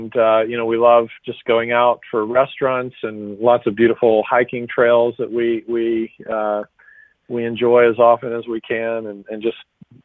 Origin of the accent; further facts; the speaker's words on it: Atlanta, Georgia, United States; Originally Atlanta, Georgia.